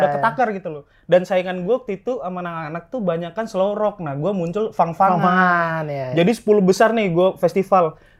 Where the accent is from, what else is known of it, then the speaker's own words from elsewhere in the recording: Medan, North Sumatra, Indonesia; moved away as an adult; now in Bandung, Indonesia; Makanya akhirnya gue pindah dari Medan ke Bandung.